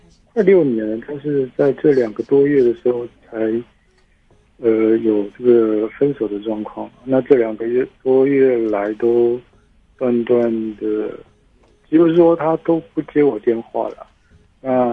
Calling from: Keelung, Taiwan; 我是基隆的

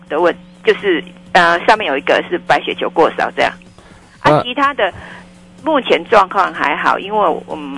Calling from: Taipei, Taiwan

